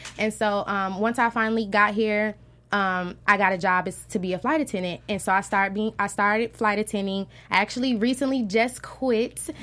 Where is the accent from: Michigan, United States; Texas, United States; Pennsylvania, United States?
Michigan, United States; Flint; because like I know a lot of people when they find out I'm from Flint, they're like, they laugh about it, like, oh, like you have dirty water